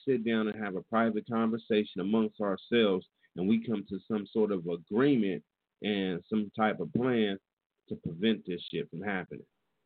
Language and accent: English; Fairfield, California, United States; I thank God that I was raised in Fairfield, California, a melting pot.